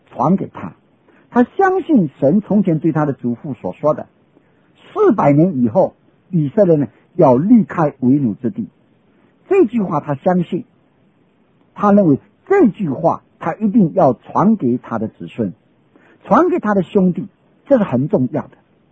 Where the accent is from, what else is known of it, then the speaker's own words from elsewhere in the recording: China; 在我们中国人常常以一块什么石头啦